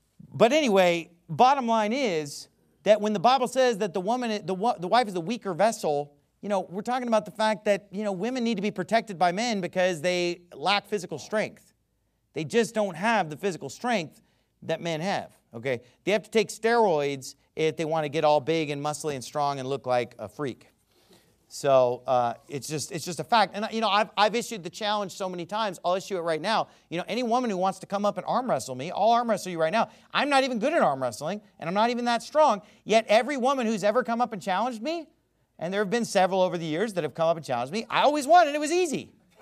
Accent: California, United States; because I'm from Northern California. I've been to those places, and so it's something that I kind of grew up with.

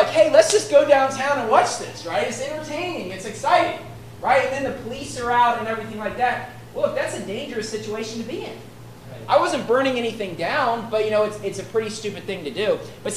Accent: West Virginia, United States; what's a common practice in West Virginia, my home state, is you burn couches when you win football games.

